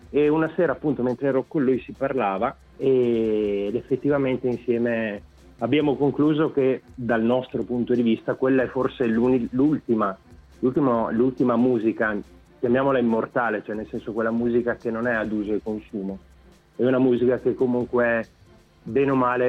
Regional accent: Correggio, Emilia-Romagna, Italy; io comunque sono originario di Correggio

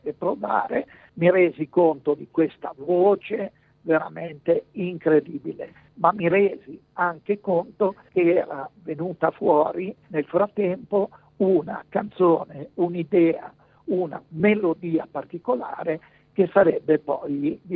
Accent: Genoa, Liguria, Italy; Tu pensa che da genovesi non abbiamo mai minimamente pensato ad un risvolto economico facendo musica.

